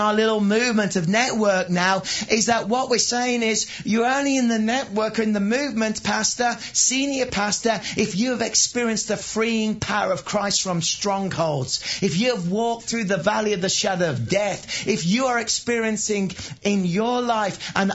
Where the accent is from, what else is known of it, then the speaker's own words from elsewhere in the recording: West Midlands, United Kingdom; I may be in the West, but I was from the wilds of Worcestershire where our idols were the money we made, the cars we drove, and the Masonic lodges that we were part